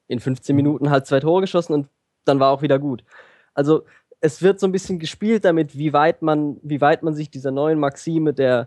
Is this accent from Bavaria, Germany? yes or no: no; Hoffenheim, Baden-Württemberg, Germany; In meinem Fall ist es einfach mein Dorf, mein Dorfverein. Das heißt, ich bin in Hoffenheim aufgewachsen.